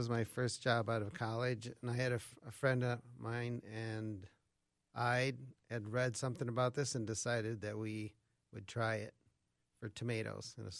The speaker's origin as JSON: {"language": "English", "town": "Albert Lea", "region": "Minnesota", "country": "United States", "tie": "born or raised there", "said": "Yes, I grew up around Albert Lea, so southern Minnesota."}